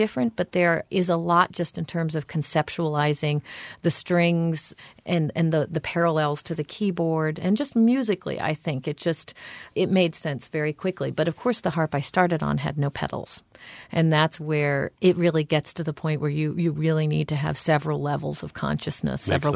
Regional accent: Oklahoma, United States; I grew up in Oklahoma and there aren't a lot of harps floating around, or at least weren't then. Maybe now there are. But it was a pretty rarefied thing in my part of the country at that point.

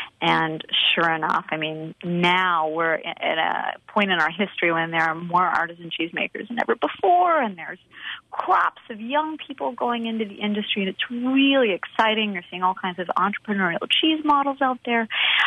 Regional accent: Wisconsin, United States; And I will say, whenever I tell people I'm from Wisconsin, if they know cheese so often

